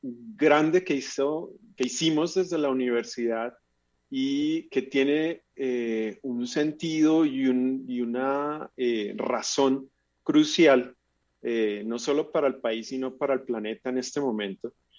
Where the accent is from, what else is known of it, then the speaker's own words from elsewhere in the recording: Zapatoca, Santander, Colombia; born there; yo nací en Zapatoca, Santander, un pueblito cerca de Bucaramanga, sin embargo no soy tacaño como suelen conocer a los zapatocas.